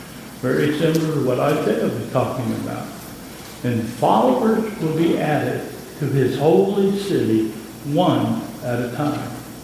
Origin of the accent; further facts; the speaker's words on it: Pennsylvania, United States; I'm originally from Pennsylvania, and Pennsylvania is known as the Keystone State.